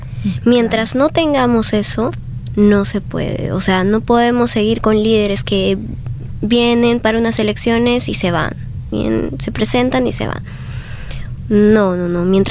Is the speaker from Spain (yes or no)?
no; Abancay, Apurímac, Peru; Yo soy, por ejemplo, de Abancay, de Apurímac, y he estado en diciembre allá